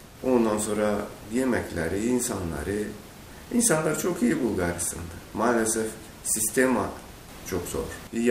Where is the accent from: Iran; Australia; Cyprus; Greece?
Iran; Şabistler; born there; Turkish is a second language; moved away; also born or lived in Russia; İran'da Şabistler köyünde dünyaya gelmişim. Ondan sonra da Azerbaycan, Rusya, Germanya, İngiltere, Fransa, Türkiye ve Bulgaristan'da çalışmışım.